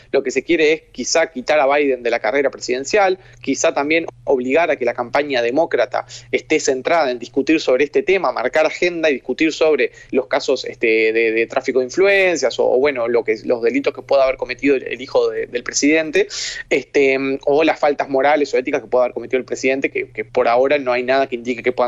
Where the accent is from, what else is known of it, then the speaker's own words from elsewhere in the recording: Uruguay; Soy uruguayo, estoy en Uruguay.